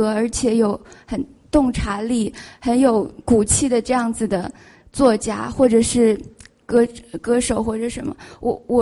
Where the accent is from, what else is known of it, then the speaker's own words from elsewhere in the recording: China; now in Taiwan; 我是来自大陆的交换生，现在在辅仁大学。